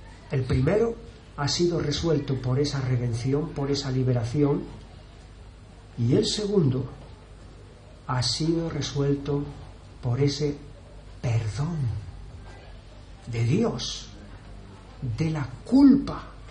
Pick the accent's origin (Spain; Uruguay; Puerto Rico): Spain; Andalusia; En Andalucía, de donde yo soy, hay una expresión que es muy, muy ilustrativa